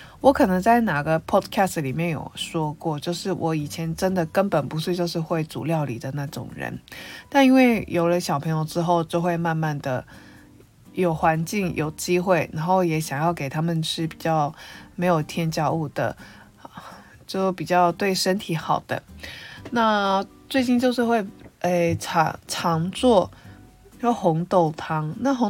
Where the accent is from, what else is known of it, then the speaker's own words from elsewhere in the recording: Fukuoka, Japan; 福岡で育ったんでしょって言われるかもしれないんですが、本当にね家の中はなんていうんですかね、家の中では台湾でのなんだろう、台湾での生活